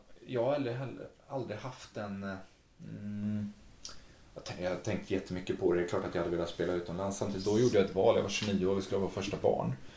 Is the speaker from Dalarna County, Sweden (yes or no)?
no; Gothenburg, Västra Götaland County, Sweden; Liksom mycket skit och mycket, och kommer som göteborgare.